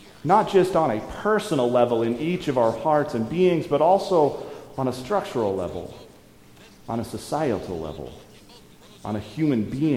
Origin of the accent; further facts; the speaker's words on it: Pacific Northwest, United States; I grew up Presbyterian. I grew up in churches in the Pacific Northwest.